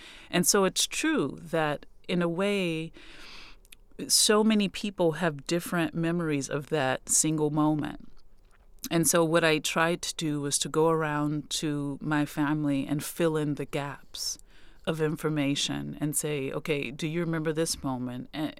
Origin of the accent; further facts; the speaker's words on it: New Orleans, Louisiana, United States; born there; But I was born, you know, in Methodist Hospital on Reed Road in New Orleans East